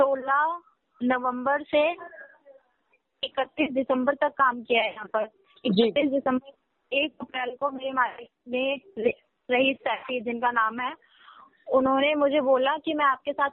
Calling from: Dwarka, Delhi, India; Sector 19 गोला dairy से बात कर रही हूँ।

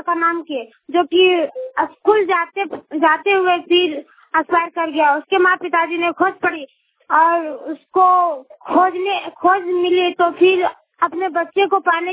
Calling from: Domchanch, Jharkhand, India; मैं डुमचांस से बोल रही हूँ, कालीमंदिर नीचे टोला से। मेरा जिला हुआ कोडरमा और थाना डुमचांस।

